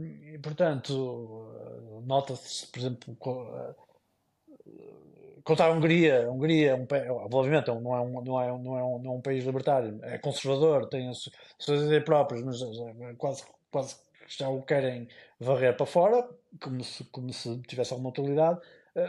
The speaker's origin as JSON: {"language": "Portuguese", "country": "Portugal", "said": "porque nós somos portugueses, não somos cidadãos do mundo, somos portugueses"}